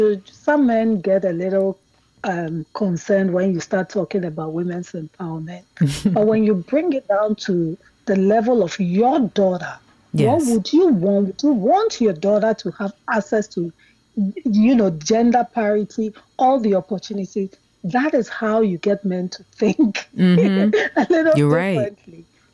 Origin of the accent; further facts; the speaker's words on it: Ghana; I remember when I was growing up in Ghana, she had this 31st December women's thing.